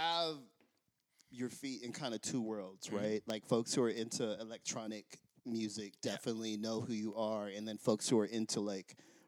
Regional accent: New York, United States; It is mad cold. Thank you for validating that as a New Yorker.

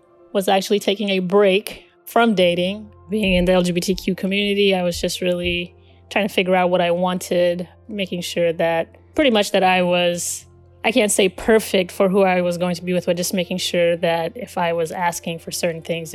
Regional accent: Washington, United States; also born or lived in Gambia; I am a writer, 33 years old, born in Gambia, West Africa, and partially raised in Washington State.

